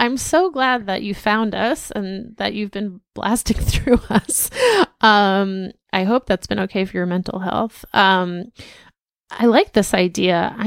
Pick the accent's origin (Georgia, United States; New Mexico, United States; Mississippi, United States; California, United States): California, United States; Torrance; Also, I'm originally from Torrance. Actually, I'm third generation. My grandparents, parents, and extended family all went to Torrance High.